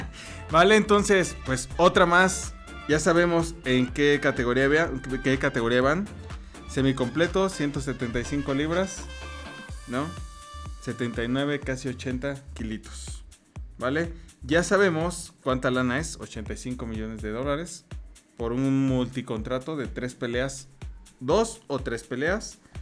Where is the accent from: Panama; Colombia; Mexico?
Mexico; Somos mexicanos y en todo el mundo, pues vamos a ver cómo podernos librar de esos pagos.